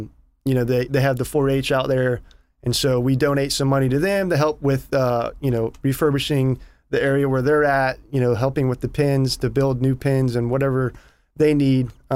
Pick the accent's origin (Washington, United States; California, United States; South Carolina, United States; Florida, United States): Florida, United States; you know, I was born and raised in Indian River County and spent many days during the summer and throughout the year just, you know, enjoying the lagoon and our waterways